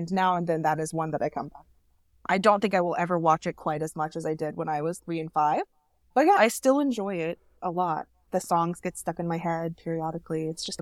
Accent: Tennessee, United States; I grew up, just for context, I grew up in the American South in the late 90s, early 2000s. So it was a very different world than the one we're living in now. Tennessee. Very conservative.

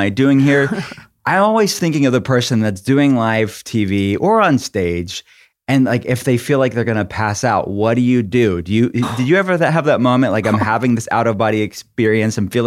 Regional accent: Pittsburgh, Pennsylvania, United States; But, you know, I feel like I'm from Pittsburgh. It's in Pennsylvania, which you think is like the Northeast, but I feel like Pittsburgh in many ways is more Midwest than East Coast.

